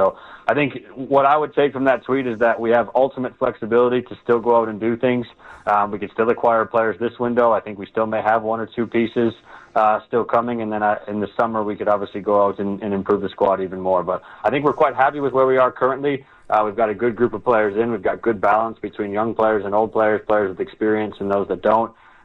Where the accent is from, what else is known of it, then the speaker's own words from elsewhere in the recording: Minnesota, United States; born there; obviously, I'm American and I was born in Minnesota, but then I moved and went to Europe.